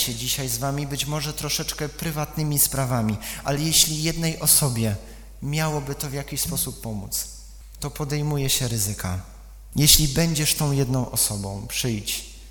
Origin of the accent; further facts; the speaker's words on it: Silesian Voivodeship, Poland; Sam przecież pochodzę z tego kościoła, dodatkowo jeszcze ze Śląska Cieszyńskiego, w którym o tych sprawach zupełnie się nie mówiło.